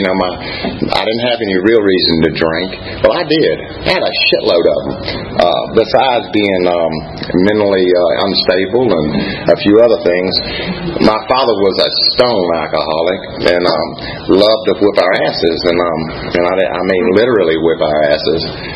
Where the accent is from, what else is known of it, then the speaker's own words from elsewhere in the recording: Mississippi, United States; born there; I was born in Mississippi in a real small town. I think it had like 6 rooms in the hospital.